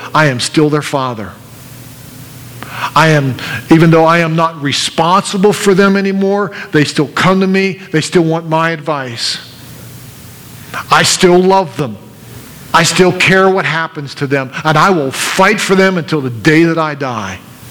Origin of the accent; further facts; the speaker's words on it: Pittsburgh, Pennsylvania, United States; Hey, I was raised near Pittsburgh. We didn't hunt and fish. There were no water. There was no lakes there unless you want to go down to the steel mills. So I grew up with a different set of values.